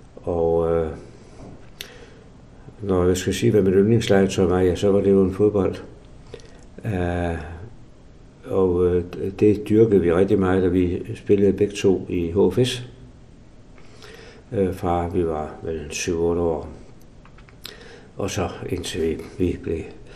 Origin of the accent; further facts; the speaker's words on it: Horsens, Central Denmark Region, Denmark; og jeg er hjemmefødt i Horsens i 1938. Født på Åbenvart nummer 96.